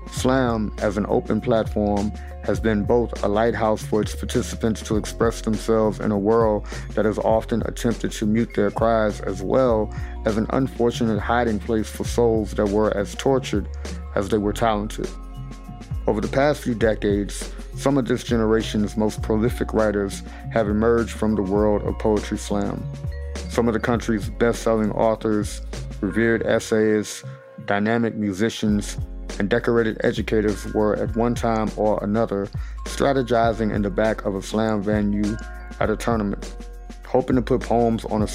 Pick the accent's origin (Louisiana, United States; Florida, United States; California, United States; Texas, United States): Louisiana, United States; Baton Rouge; after a couple of years of performing poems at open mics in my hometown of Baton Rouge.